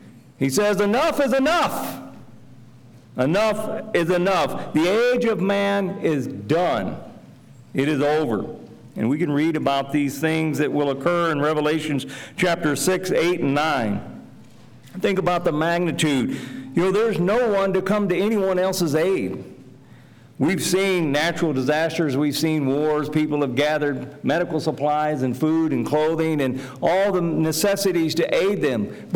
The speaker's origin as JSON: {"language": "English", "town": "Albany", "region": "Oregon", "country": "United States", "said": "As mentioned … I'm from Albany, Oregon."}